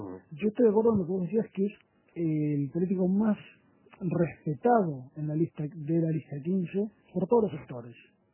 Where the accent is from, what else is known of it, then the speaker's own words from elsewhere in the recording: Argentina; moved away; yo en Argentina soy hincha de River.